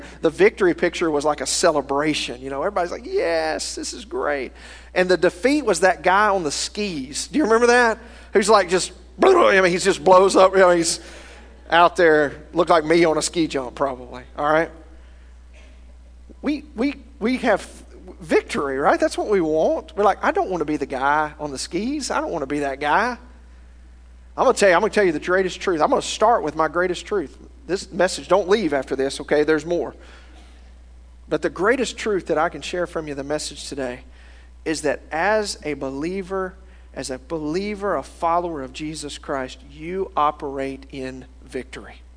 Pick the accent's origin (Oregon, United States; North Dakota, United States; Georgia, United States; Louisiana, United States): Louisiana, United States; I grew up in North Louisiana. So you pointed over toward Shreveport